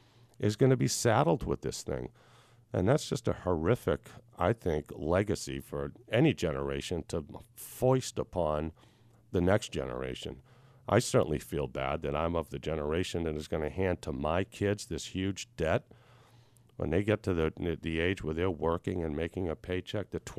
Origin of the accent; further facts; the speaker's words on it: United States; As an American, I guess I'm willing to do it.